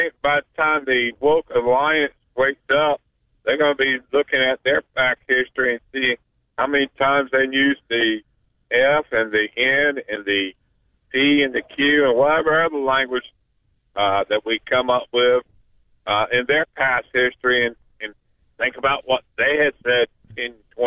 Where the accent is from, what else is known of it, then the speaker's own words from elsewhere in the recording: United States; I am an American Caucasian.